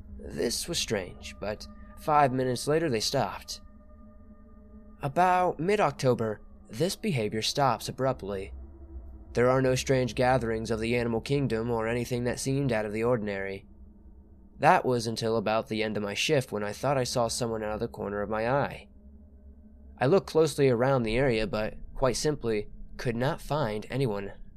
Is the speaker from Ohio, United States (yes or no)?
no; Texas, United States; I've been doing this job for about 14 years and I am from Texas.